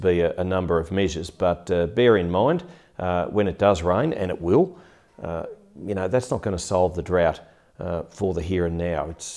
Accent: Wagga Wagga, New South Wales, Australia; I'm from Wagga Wagga and of course the Riverina, right up to Parkes and Forbes

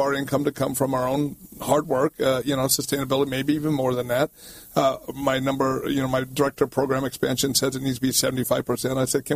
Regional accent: Kansas, United States; And I grew up in Kansas. I'm sorry, I didn't have caviar.

